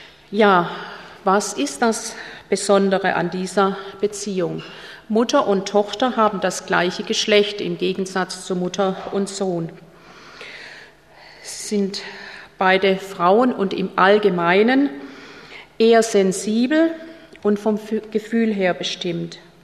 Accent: Stuttgart, Baden-Württemberg, Germany; accent: Swabian; Ich komme aus der schwäbischen Landeshauptstadt, wie wahrscheinlich unschwer zu hören ist. Ich bin am Fuße der Schwäbischen Alb geboren, 58 Jahre alt.

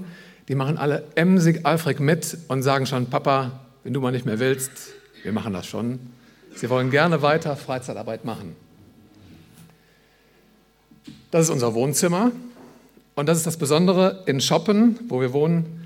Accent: North Rhine-Westphalia, Germany; da wo ich herkomme, meiner Zagen im Sauerland.

